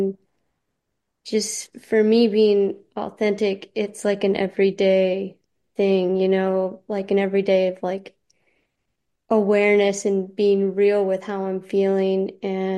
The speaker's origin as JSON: {"language": "English", "country": "U.S. Virgin Islands", "tie": "born or raised there", "said": "I grew up in the Virgin Islands, and I felt you had to be kind of like tough to get"}